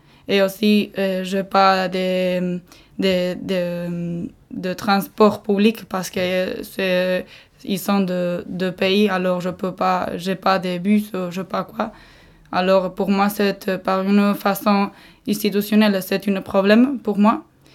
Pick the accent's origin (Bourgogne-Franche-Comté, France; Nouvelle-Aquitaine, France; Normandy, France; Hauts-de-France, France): Nouvelle-Aquitaine, France; French is a second language; j'habite en Daï depuis 17 ans. Maintenant j'ai 20 ans et je suis née à Lchaka, qui est un village à 10 km d'en Daï. Alors je peux dire que j'ai étudié en basque à Andai, à Irún, à Berja et à Bilbao.